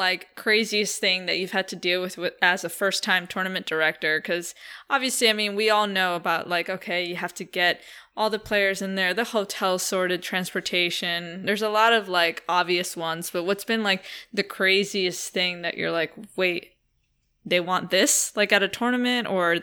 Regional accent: New York City, New York, United States; I grew up in 207th and Broadway, Joe. So, I grew up playing in Inwood.

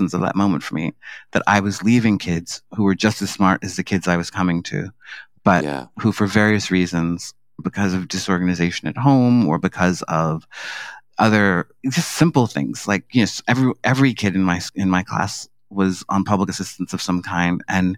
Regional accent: New York City, New York, United States; So I grew up in Harlem in, you know, the 1970s and 80s. Harlem was definitely pre-gentrification. I grew up in the Grant Housing Projects, which are on the west side of Harlem.

